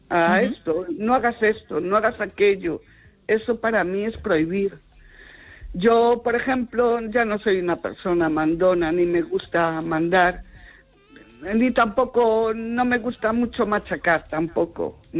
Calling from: Vigo, Galicia, Spain

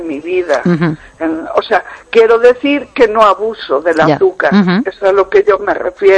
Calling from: Vigo, Galicia, Spain

